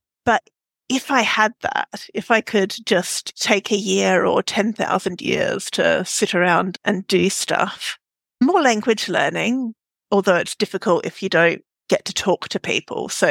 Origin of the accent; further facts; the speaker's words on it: Australia; now in England; And I've been here 15 years, but I am Australian and there's still bits of my sort of vocabulary and ways of forming sentences